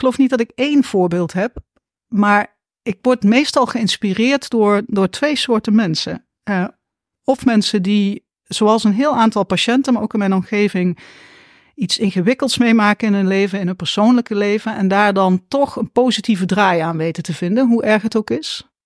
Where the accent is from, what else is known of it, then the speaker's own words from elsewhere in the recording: Eindhoven, North Brabant, Netherlands; also born or lived in Nijmegen; ik heb langer in Nijmegen gewoond dan waar dan ook. Maar ik kom oorspronkelijk uit Eindhoven.